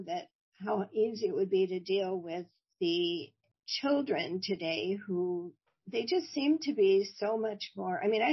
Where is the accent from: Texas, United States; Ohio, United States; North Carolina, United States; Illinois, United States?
Illinois, United States; Oak Park; I grew up in Oak Park, Illinois, a suburb of Chicago.